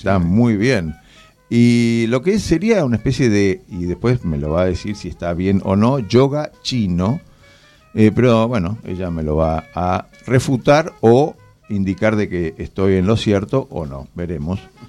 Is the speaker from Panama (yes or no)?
no; Asturias, Spain; Bueno, yo también soy de Asturias